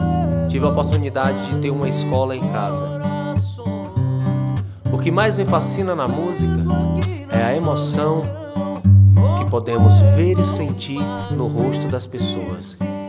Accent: Ceará, Brazil; tenho 26 anos, sou cearense.

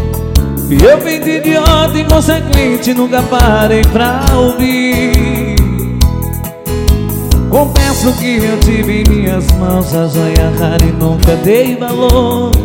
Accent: Itapetinga, Bahia, Brazil; diretamente pra Bom Jesus da Lapa, minha cidade natal, Itapetinga.

